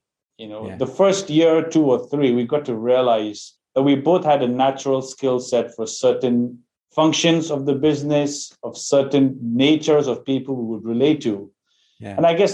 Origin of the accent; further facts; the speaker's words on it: Ghana; So Dinesh and I were born and raised in Ghana, West Africa. Our dad was a businessman. Our grandfather was a businessman.